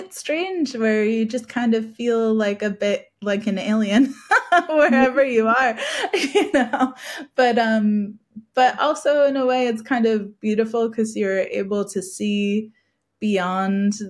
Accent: New Zealand; now in Australia; Even now living in Australia, I still feel very like a Kiwi living in Australia. And in that, I mean, most of my adult life really has been spent in New Zealand.

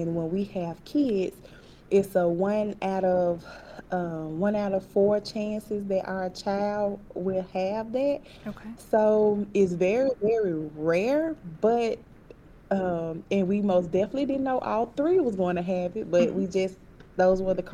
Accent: Mississippi, United States; So, yes, I am from Mississippi, and of course, Mississippi is on the later end of getting things around versus the rest of the world.

